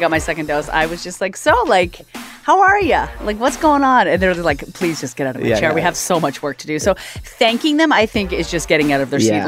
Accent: Halifax, Nova Scotia, Canada; now in Toronto, Canada; So when I first moved here, I come from Halifax, and we didn't have communal rooftops in Halifax on a lot of the condos.

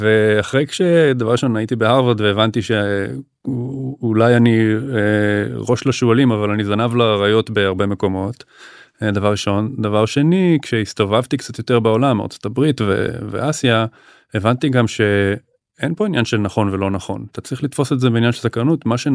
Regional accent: Tel Aviv, Tel Aviv District, Israel; also born or lived in Sde Boker / United States; הטרנזישן הראשון שלי היה מעבר מתל אביב לשדה בוקר בתיכון. זאת אומרת, אז אפילו בתור ילד בן 14

